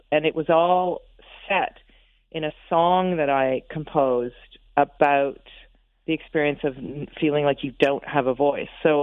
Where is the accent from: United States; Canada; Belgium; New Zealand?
Canada; also born or lived in United Kingdom; because I'd lived in the UK and I was from Canada.